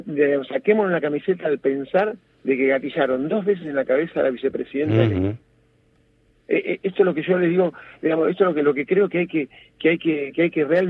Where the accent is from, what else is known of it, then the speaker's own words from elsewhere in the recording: Argentina; como argentinos y como argentinas